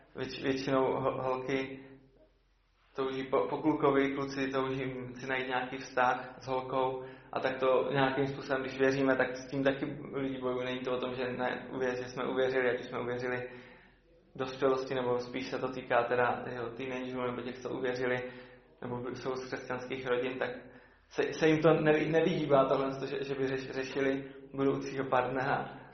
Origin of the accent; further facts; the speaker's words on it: Třebíč, Vysočina Region, Czechia; also born or lived in Brno; já pocházím z Třebíče